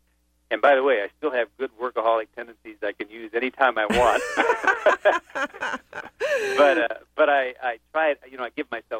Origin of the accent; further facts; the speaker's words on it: Iowa, United States; So I have great stories of growing up in Iowa